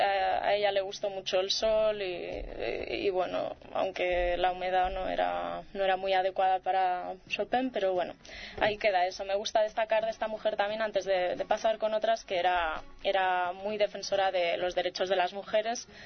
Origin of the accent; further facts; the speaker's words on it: Balearic Islands, Spain; born there; curiosamente yo soy nacida en Mallorca